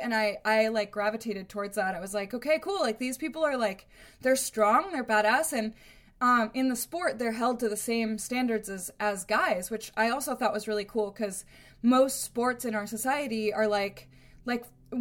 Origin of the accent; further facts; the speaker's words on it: California, United States; And I'm from California, and just in case somebody's living under a rock, Seattle's really, really dark, cold, and rainy, which is not my natural environment.